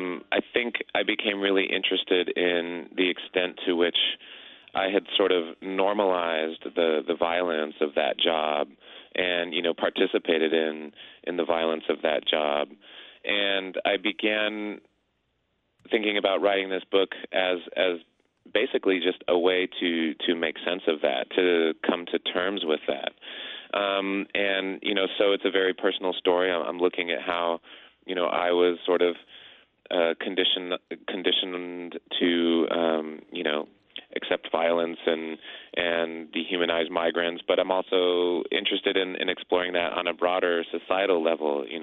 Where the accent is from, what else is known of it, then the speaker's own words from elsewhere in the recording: Southwest, United States; my mother was a park ranger, so I grew up in the Southwest. I grew up, you know, close to the desert.